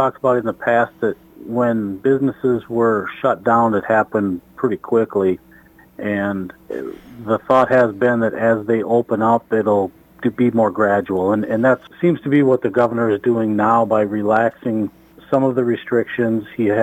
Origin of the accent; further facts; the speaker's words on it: South Dakota, United States; I grew up in South Dakota, and one thing that's common there that you don't see here is drive-through liquor stores.